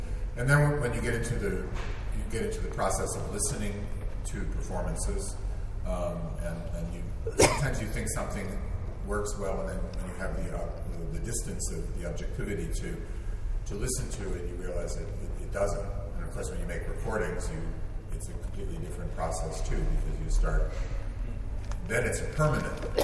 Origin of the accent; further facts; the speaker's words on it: Cleveland, Ohio, United States; my teachers, when I was young, I grew up in Cleveland.